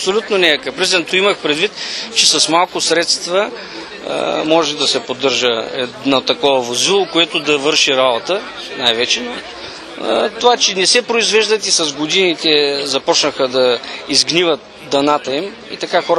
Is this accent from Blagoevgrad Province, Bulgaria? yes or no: no; Ruse, Ruse Province, Bulgaria; ние сме от Русе.